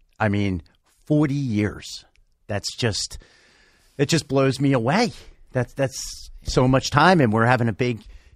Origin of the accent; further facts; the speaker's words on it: New Jersey, United States; I'm from New Jersey.